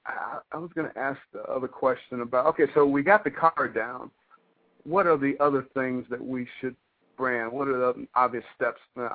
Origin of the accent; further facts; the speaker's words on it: Detroit, Michigan, United States; Well, I'm from Detroit.